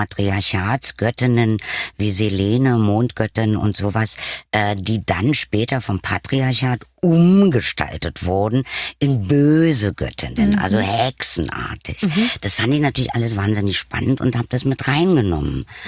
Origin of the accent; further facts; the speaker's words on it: Germany; dann bin ich natürlich in der DDR groß geworden